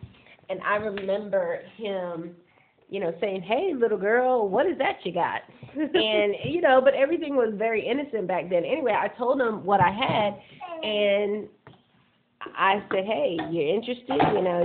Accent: Garner, North Carolina, United States; also born or lived in Long Island, New York; Well, I grew up in two different places. So a portion of the time was in Long Island, New York, and then a portion, I guess as I got older, was in Garner, North Carolina.

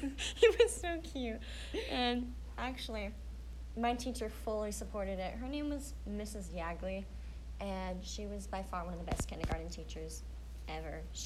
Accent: Orlando, Florida, United States; born there; I was born in Orlando, Orange County, in Florida.

